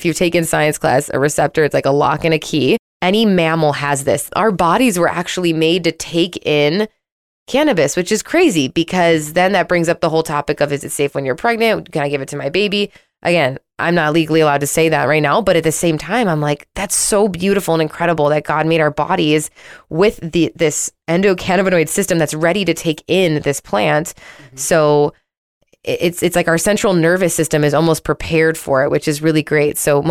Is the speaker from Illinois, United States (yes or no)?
yes; Chicago, Illinois, United States; I'm from Chicago, I'm from the Midwest.